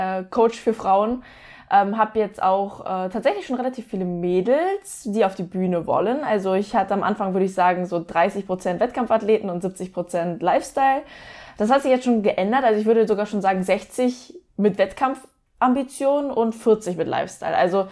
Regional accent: Northern Germany, Germany; now in Stuttgart, Germany; komme ich aus Nähe Stuttgart. Ursprünglich aus dem Norden, aus Richtung Hamburg, Lübeck. Bin dann für meinen Freund, den Martin Hahn, runtergezogen

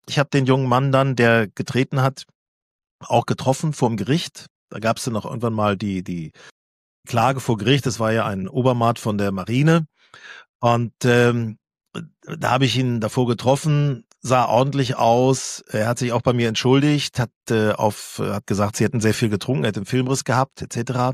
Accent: Germany; als Tourist, als Deutscher auf Mallorca

